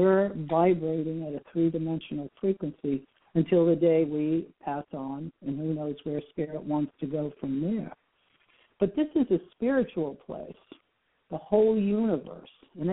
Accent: Alabama, United States; Well, I'm from Alabama

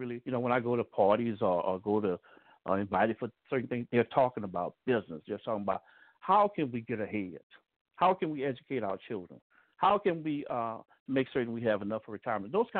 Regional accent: New Orleans, Louisiana, United States; now in Dallas, United States; I'm originally from New Orleans, and I had moved to Dallas, and I've been in Dallas for 20 years.

